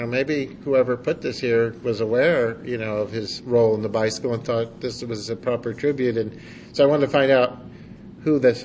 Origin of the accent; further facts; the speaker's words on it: Boston, Massachusetts, United States; When he found out that I was from Boston, he pulled out his book